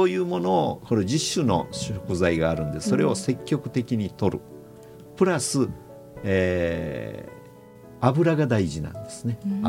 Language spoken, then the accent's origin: Japanese; Itoman, Okinawa, Japan; でそのミュージックビデオに出てくる風景というのが、僕が子供の頃に見た原風景で